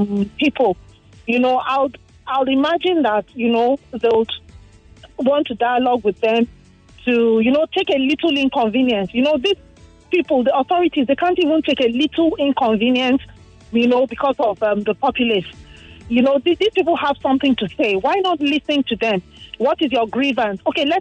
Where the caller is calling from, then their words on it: Lekki, Lagos, Nigeria; I'm calling from Lekki.